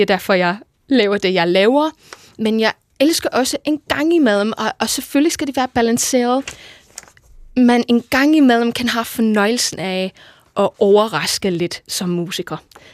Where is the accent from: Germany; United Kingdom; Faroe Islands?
United Kingdom; Liverpool, North West England; Danish is a second language; now in Denmark; Jeg kommer fra Liverpool i England oprindeligt. Vi er rigtig ned på jorden